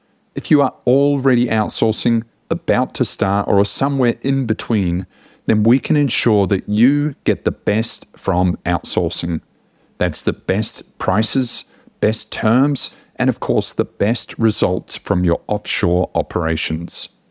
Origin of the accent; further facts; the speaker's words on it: New Zealand; I was raised in New Zealand